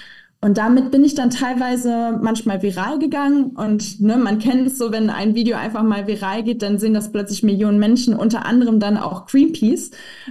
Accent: Koblenz, Rhineland-Palatinate, Germany; wir kommen ja hier aus Koblenz, unmittelbar neben uns ist eben das Ahrtal.

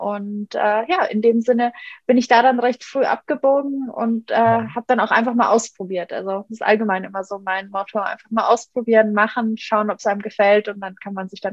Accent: Munich, Bavaria, Germany; Ich bin in München aufgewachsen

